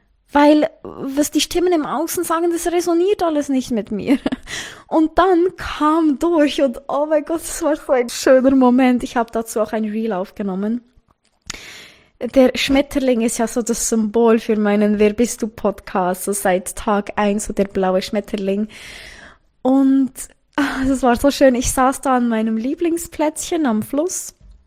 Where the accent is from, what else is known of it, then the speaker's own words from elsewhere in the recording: Bern, Switzerland; Ich komme aus der Schweiz, aus Bern.